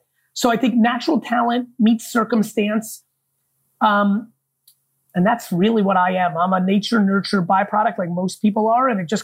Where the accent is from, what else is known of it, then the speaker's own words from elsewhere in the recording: New Jersey, United States; I was growing up in New Jersey in the 80s. So lemonade stands, car wash, shoveling snow outside for 10 hours a day, unwatched, unsupervised.